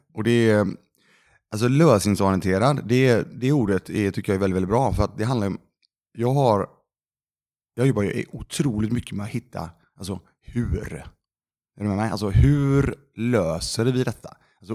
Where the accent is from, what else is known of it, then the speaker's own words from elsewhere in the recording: Lindome, Västra Götaland County, Sweden; moved away as an adult; now in Gothenburg, Sweden; Jag har ju bott betydligt längre i västra Frölunda än vad jag faktiskt gjorde i Lindome, där jag är uppvuxen. Så att jag lämnade Lindome när jag var 19.